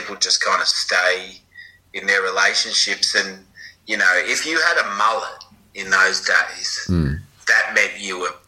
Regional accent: Cronulla, New South Wales, Australia; Well, I guess I don't know too much about it anymore, but I grew up in Cronulla.

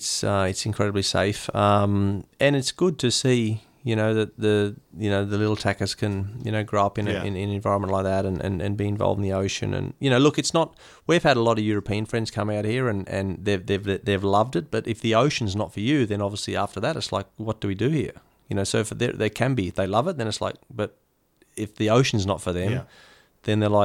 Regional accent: Australia; You know, growing up in Australia, we take a lot of that.

